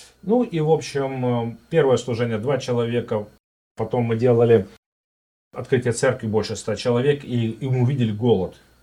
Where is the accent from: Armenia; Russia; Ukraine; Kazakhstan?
Kazakhstan; Almaty; born there; Ну, я родился в Казахстане, в городе Алмата.